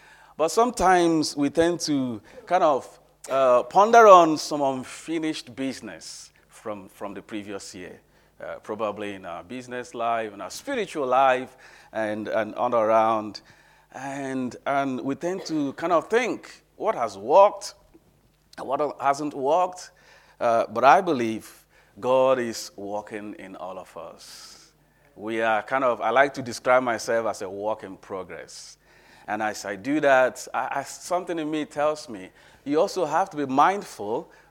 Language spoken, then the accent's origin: English; Umuahia, Abia, Nigeria; born there; it's obvious that I was born in Nigeria. I know you know that, you remember that. And I'm going to show you some pictures from my hometown, Omuahia